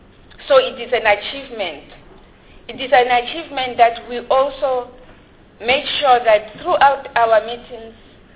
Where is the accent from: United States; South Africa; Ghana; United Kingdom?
South Africa; But we really pride ourselves to be South Africans and to be doing go